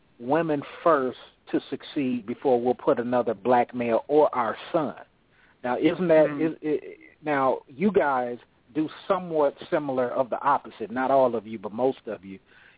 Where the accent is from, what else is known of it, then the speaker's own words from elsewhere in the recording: Oakland, California, United States; Oh, okay, I'm from Oakland.